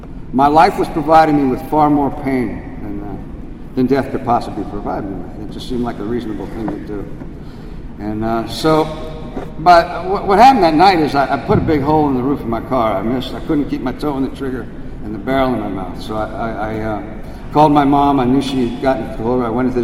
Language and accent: English; Chevy Chase, Maryland, United States; I grew up in Chevy Chase, where most people have more sense than money.